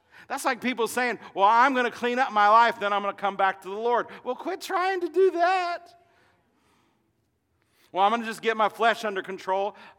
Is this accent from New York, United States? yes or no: no; Illinois, United States; growing up in Illinois on a garden, and I was in 4-H